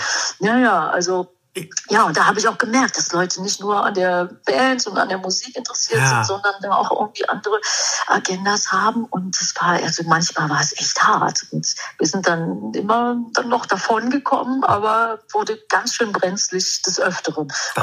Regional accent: Germany; ich komme aus Deutschland und es gibt ein ganz tolles Festival

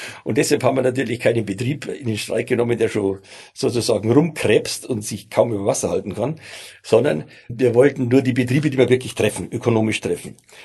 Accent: Bavaria, Germany; accent: Bavarian; Ja, ich bin ja Bayer, wie man unschwer hört.

